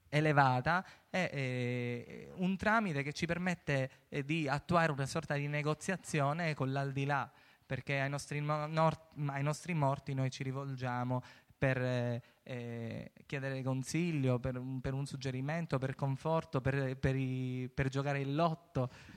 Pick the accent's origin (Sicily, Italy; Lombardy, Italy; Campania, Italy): Sicily, Italy; perché essendo siciliano avevo avuto modo di analizzarle.